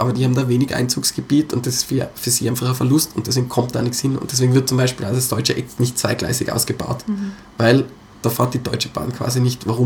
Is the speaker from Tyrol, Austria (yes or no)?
yes; Innsbruck, Tyrol, Austria